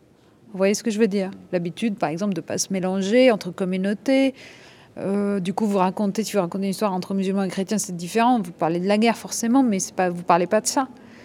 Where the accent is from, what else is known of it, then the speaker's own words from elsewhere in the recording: France; Je me dis que je suis française, même si parfois je ne le sens pas vraiment, que je sois française